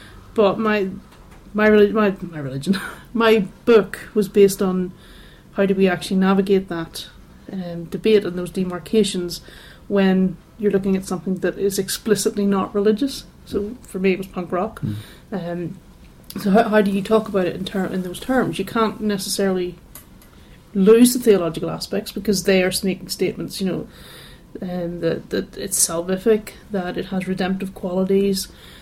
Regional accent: Northern Ireland, United Kingdom; born there; I was born in Northern Ireland, just outside Belfast, the very end of the 1970s. I can't remember. I think it's Oudenard I was born in, or Dundonald.

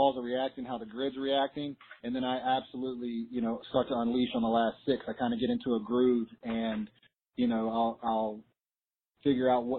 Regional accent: Jacksonville, Florida, United States; I mean, I'm from Jacksonville, Florida. I live 15 minutes from Sawgrass, from TPC Sawgrass.

